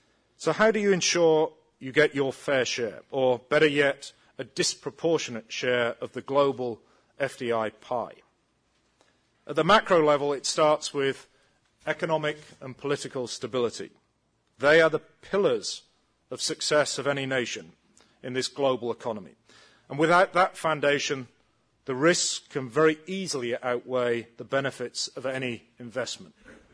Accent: United Kingdom; now in United States; I'm British. I've worked for American companies in England, Turkey, and Switzerland. I've also worked in Germany. Now I work for a German company in the US.

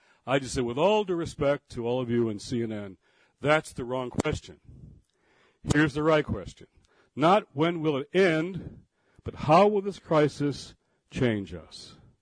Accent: Detroit, Michigan, United States; last week we went to Detroit, my hometown.

